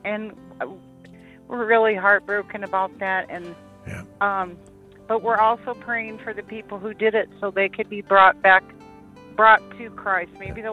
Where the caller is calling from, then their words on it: Denver, Colorado, United States; I'm calling from Denver